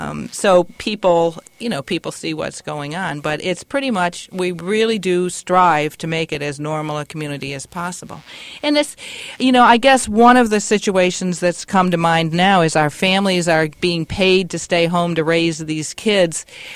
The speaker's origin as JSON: {"language": "English", "region": "New York", "country": "United States", "tie": "born or raised there", "said": "I go back to where I was raised in Western New York to visit my parent, my mother"}